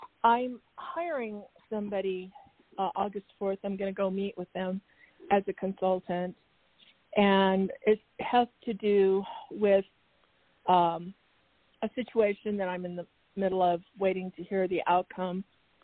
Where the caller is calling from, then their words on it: Arizona, United States; from Arizona.